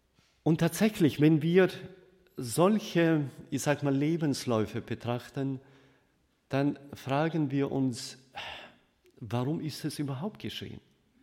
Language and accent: German; Prokopyevsk, Kemerovo Oblast, Russia; moved away; Ich bin in Prokopjews in Sibirien aufgewachsen